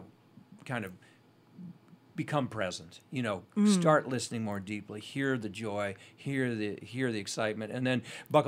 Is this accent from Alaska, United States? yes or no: yes; Sitka, Alaska, United States; A long time growing up in Sitka